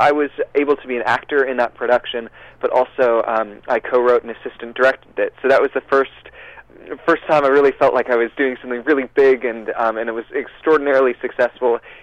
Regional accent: Petaluma, California, United States; also born or lived in San Francisco; So I was raised in Petaluma, California. I was born in San Francisco

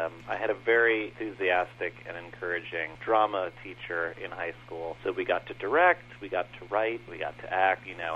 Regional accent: Elm, New York, United States; I grew up in Elm, New York.

